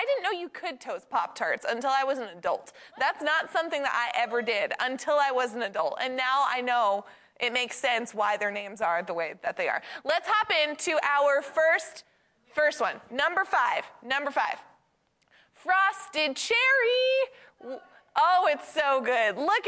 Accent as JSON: {"language": "English", "region": "Maine", "country": "United States", "said": "I'm from Maine and blueberries are just a thing up there."}